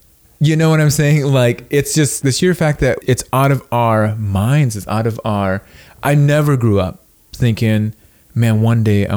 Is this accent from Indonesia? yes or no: yes; Indonesia; my brother and I, we come from Indonesia. Indonesia is the largest Muslim country in the world. Mm. And growing up there